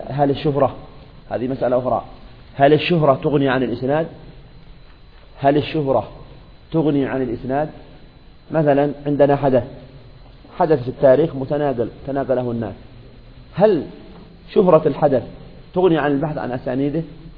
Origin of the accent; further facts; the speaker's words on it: Yemen; لكن المشكلة عندنا في اليمن وما أدري في بلدان أخرى